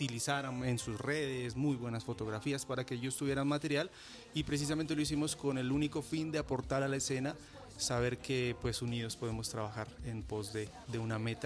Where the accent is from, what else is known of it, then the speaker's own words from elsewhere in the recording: Pasto, Nariño, Colombia; Desde que soy pastuso, ¿sí?